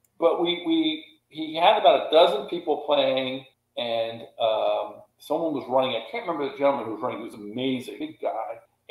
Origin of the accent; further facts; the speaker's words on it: King of Prussia, Pennsylvania, United States; We were both 15, back in King of Prussia, Pennsylvania, where we grew up. He grew up in Royersford, and I grew up in King of Prussia.